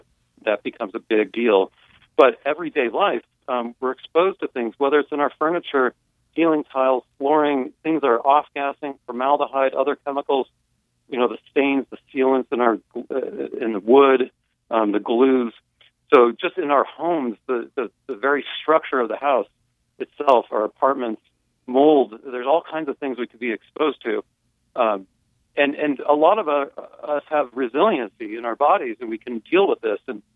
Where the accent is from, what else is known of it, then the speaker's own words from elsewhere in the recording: Denver, Colorado, United States; now in Durango, United States; And I'm in Colorado, in Durango, Colorado. I'm not from Durango, I'm from Denver.